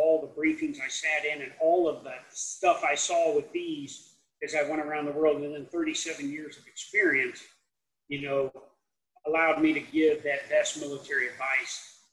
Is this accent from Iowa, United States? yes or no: yes; Davenport, Iowa, United States; I remember when I joined as an E1 out of Davenport, Iowa, my hometown, and my first duty station was Fort Bliss, Texas.